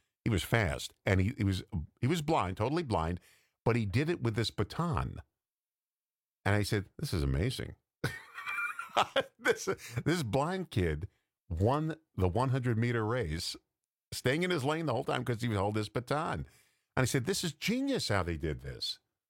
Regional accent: Massapequa, New York, United States; I said, I'm from Massapequa, the next town over. And I said, I went to Burner High School.

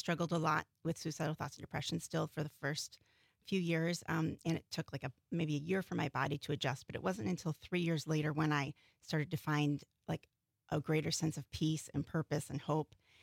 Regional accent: Illinois, United States; No, it was in Illinois, about 10 minutes from the Wisconsin border.

